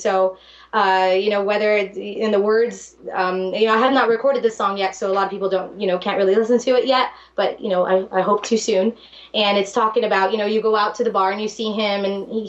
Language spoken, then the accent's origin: English; Texas, United States; I grew up here in South Texas, where people love to dance